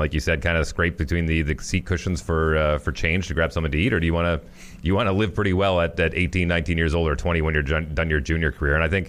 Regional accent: Fort McMurray, Alberta, Canada; there's guys that I played hockey with in my hometown in northern Alberta

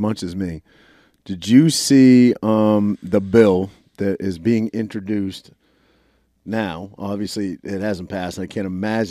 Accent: Maine, United States; I'd put Maine in the mix just because I'm from Maine, but I wouldn't go back to Maine till I'm like, well, you're gonna say I'm old now, but till I'm old, you know, retirement.

